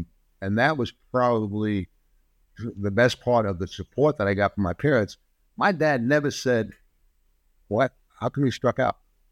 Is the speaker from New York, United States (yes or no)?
yes; Brooklyn, New York, United States; And you know, growing up in Brooklyn, you know, we didn't have much. I mean, we had 5 people living in a 3-room apartment